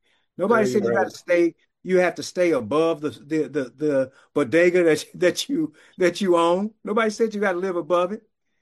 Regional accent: University City, Missouri, United States; My hometown of University City, St. Louis, has more Chinese businesses in a mile square block than there are Black businesses in that town.

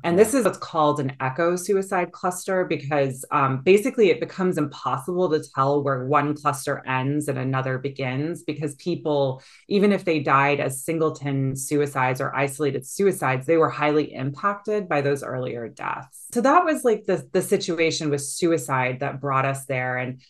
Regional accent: Houston, Texas, United States; I grew up in a huge city. I'm from Houston, Texas.

